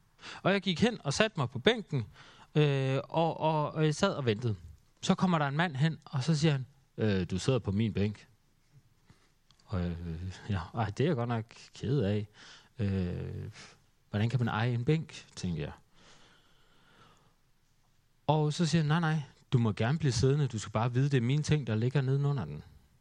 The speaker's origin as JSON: {"language": "Danish", "town": "Skive", "region": "Central Denmark Region", "country": "Denmark", "also_born_or_lived": "Nørresundby", "said": "Fordi Aarhus er lidt nogle andre priser end der, hvor jeg kommer fra, Skive. Da jeg flyttede fra Skive, flyttede jeg nordpå til Nørresundby."}